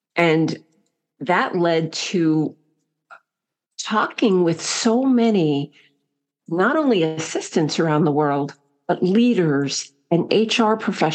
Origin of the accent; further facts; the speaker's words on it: New Jersey, United States; now in Florida, United States; I am originally from New Jersey, live in Florida now.